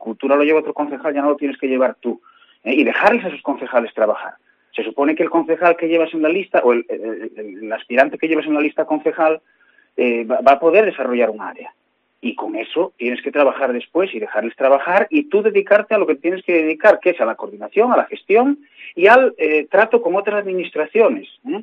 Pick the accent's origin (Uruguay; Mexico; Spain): Spain; Tapia, Asturias; Los que somos de Tapia de toda la vida